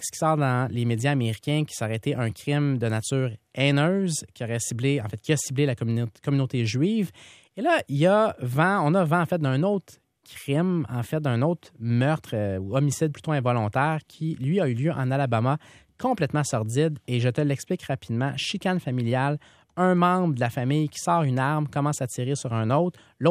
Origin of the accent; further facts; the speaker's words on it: Trois-Rivières, Quebec, Canada; c'est vrai à la fois que je viens de Trois-Rivières